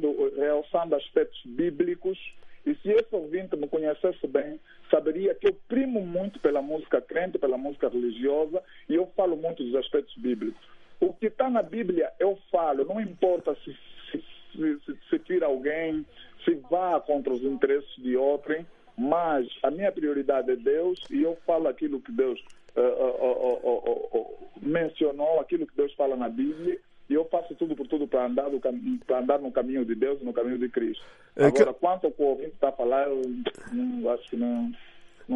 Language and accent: Portuguese; Luanda, Angola; born there; nasci no bairro Marçal